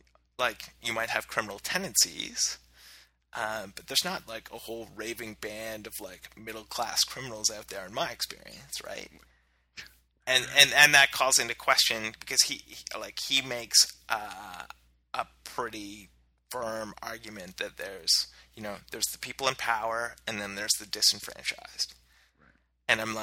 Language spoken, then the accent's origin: English; Canada; because, you know, I'm Canadian, I've got healthcare, right?